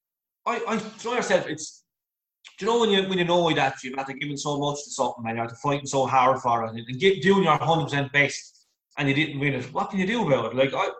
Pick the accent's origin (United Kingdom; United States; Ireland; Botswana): Ireland; Waterford, Munster; Some of the Cork players and Tip players and Kilkenny players, and we were like, "Oh, we're from Waterford, don't come from."